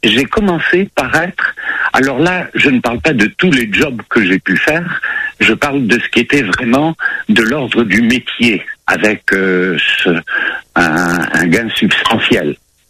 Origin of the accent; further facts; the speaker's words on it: Bordeaux, Nouvelle-Aquitaine, France; Je suis bordelais.